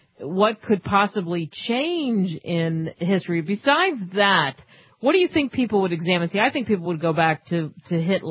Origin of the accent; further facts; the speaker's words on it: Pennsylvania, United States; because I grew up outside of Philadelphia, and so many times when I was a kid, walked through the Liberty Bell and Independence Hall.